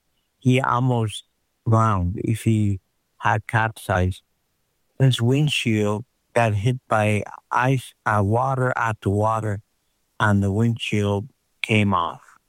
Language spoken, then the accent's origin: English; Grise Fiord, Nunavut, Canada; I'm from Greech Fjord, and I'm a hunter